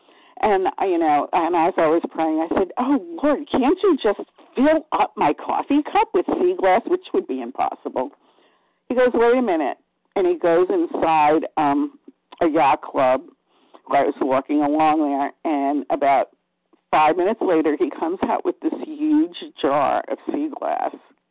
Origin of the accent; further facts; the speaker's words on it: Massachusetts, United States; from Massachusetts